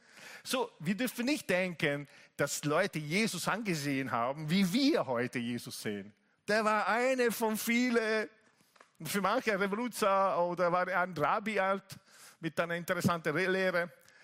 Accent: Italy; German is a second language; als Italiener

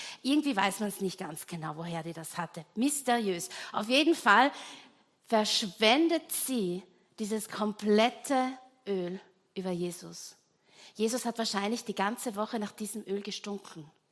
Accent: Trentino-Alto Adige, Italy; also in Südtirol, da wo ich herkomme, gab es immer die Trophäe, wer der Palmesel wird.

